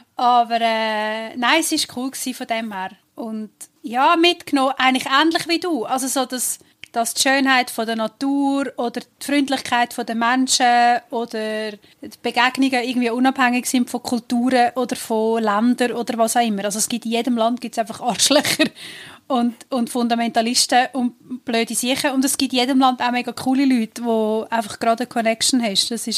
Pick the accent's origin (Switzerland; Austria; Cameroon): Switzerland; aber bei uns in der Schweiz habe ich manchmal das Gefühl, sobald jemand nicht so hundertprozentiges Bild reinpasst, ist es dann ein bisschen schwierig.